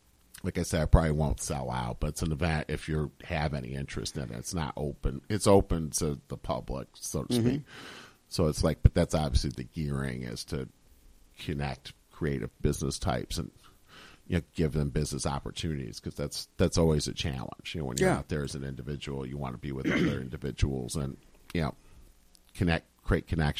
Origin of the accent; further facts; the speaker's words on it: Syracuse, New York, United States; I grew up in Syracuse. I worked in Ithaca for quite a while before that.